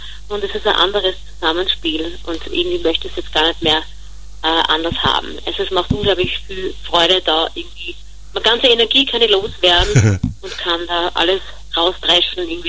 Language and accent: German; Graz, Styria, Austria; born there; Danach kommt meine Geburtsstadt Graz.